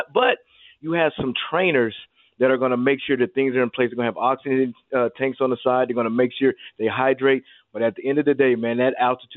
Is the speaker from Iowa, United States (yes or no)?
no; Denver, Colorado, United States; I grew up in Denver, so I'm used to it, so I don't really know no difference.